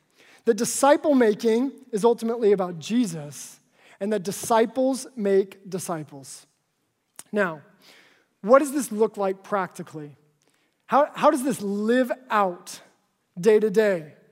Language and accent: English; Seattle, Washington, United States; So for me, growing up around Seattle in the 1990s, that meant … alternative